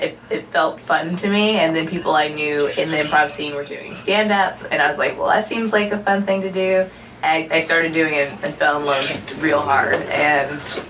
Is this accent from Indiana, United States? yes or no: yes; Indianapolis, Indiana, United States; I'm from Indianapolis, Indiana. There is a comedy scene there, too